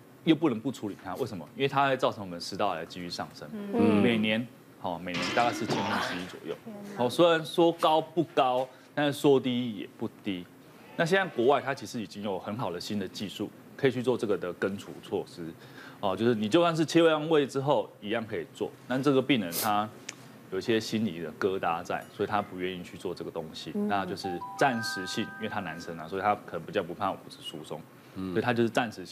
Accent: Taiwan; 但是因为我们台湾人他没有那么严重

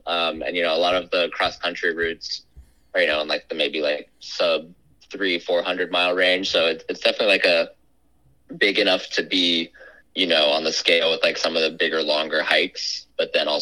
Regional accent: California, United States; I don't know, growing up in California, Sacramento is a place nobody thinks about

